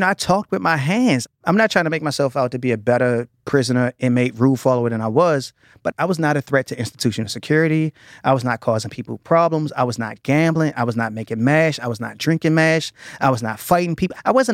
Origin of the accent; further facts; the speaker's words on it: United States; And I am an American citizen. I consider myself a Black American poet.